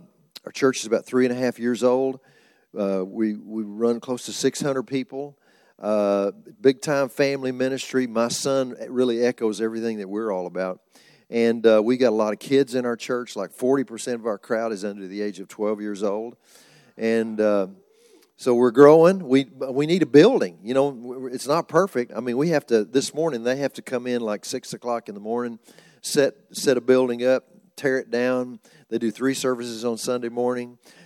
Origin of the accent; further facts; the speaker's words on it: Oklahoma City, Oklahoma, United States; we're from Oklahoma. We live in Oklahoma City.